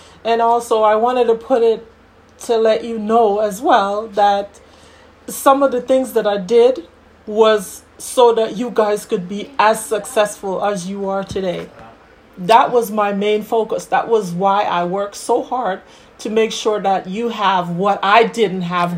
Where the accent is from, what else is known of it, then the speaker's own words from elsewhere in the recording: Jamaica; Oh, yeah. I'm from Jamaica